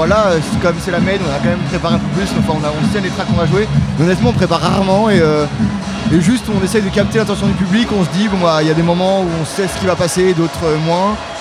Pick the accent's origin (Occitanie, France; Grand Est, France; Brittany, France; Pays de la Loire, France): Brittany, France; Saint-Malo; comme on vient de Saint-Malo, on veut rester là-bas et on adore la scène de l'Ouest, la scène bretonne